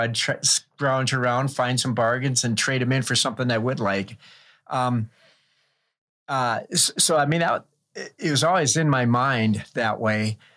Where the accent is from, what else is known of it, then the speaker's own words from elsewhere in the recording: Marshfield, Wisconsin, United States; now in La Crosse, United States; Well, I was born and raised in Marshfield, Wisconsin, moved to La Crosse when I was 21, worked various jobs.